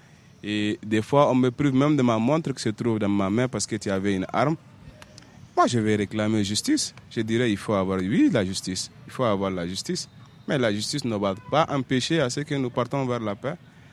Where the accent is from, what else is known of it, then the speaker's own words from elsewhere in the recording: Mali; On est des Maliens, on a des cœurs un peu souples, on peut pardonner.